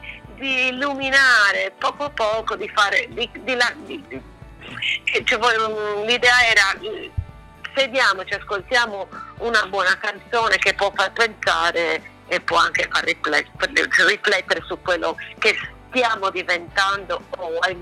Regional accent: Quartucciu, Sardinia, Italy; Noi nel mio paese, che Quartuccio, abbiamo vissuto uno sfratto

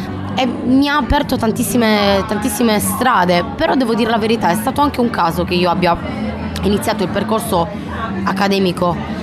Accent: Tempio Pausania, Sardinia, Italy; io vengo da Tempio, è veramente un paesino di 14.000 abitanti.

